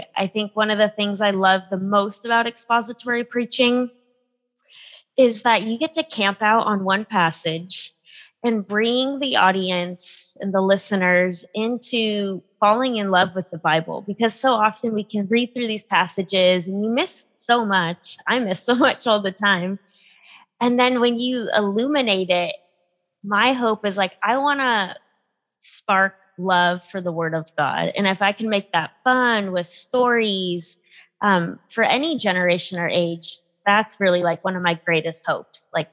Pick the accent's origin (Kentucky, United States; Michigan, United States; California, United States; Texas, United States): California, United States; San Diego; I grew up in San Diego, California. So coming back here, I do find it invigorating to get to preach to a culture that I do know, though I haven't been back full time since 2013.